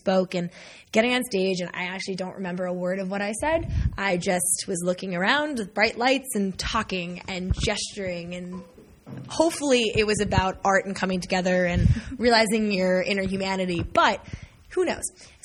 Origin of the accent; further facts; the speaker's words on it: Long Island, New York, United States; and I'm from Long Island, New York.